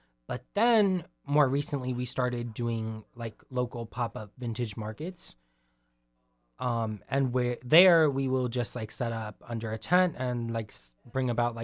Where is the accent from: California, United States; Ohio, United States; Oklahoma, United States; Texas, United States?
Texas, United States; Austin; But when I say, oh, I'm from Austin, Texas, people are like, oh, Austin, that's so cool.